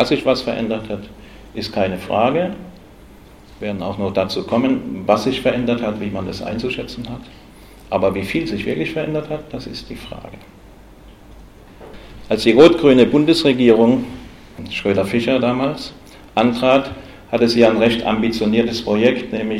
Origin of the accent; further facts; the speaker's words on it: West Germany, Germany; Aber in Westdeutschland, wo ich aufgewachsen bin